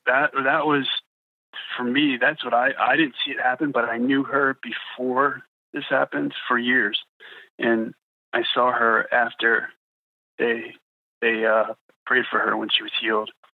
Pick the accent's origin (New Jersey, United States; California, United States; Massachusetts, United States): New Jersey, United States; Like, you know, I'm from New Jersey, the Jersey Devil.